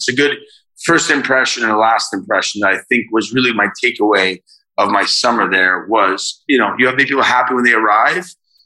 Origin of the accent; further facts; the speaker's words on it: Miami Beach, Florida, United States; I was born and raised in Miami Beach.